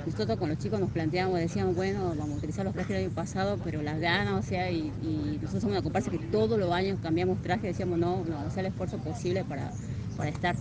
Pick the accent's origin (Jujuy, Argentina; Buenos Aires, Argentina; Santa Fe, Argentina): Jujuy, Argentina; Perico; pero yo soy de acá de Perico.